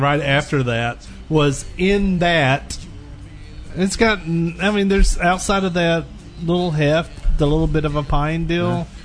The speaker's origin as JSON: {"language": "English", "region": "Texas", "country": "United States", "said": "I'm from East Texas. I've eaten plenty of pine cones."}